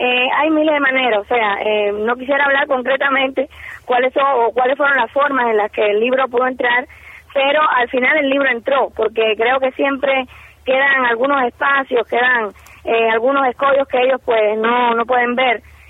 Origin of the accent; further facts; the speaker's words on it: Cuba; al final somos cubanos